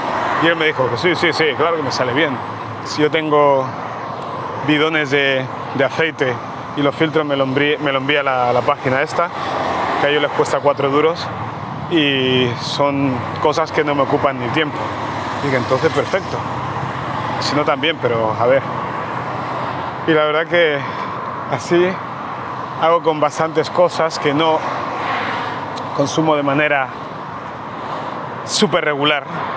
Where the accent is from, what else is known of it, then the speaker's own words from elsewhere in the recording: Barcelona, Catalonia, Spain; aunque yo soy de Barcelona.